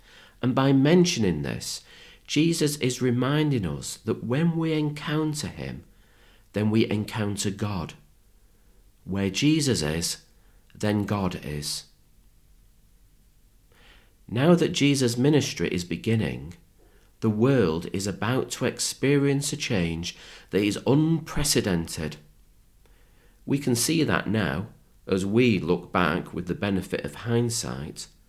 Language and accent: English; Manchester, North West England, United Kingdom; It's like when I was growing up in Manchester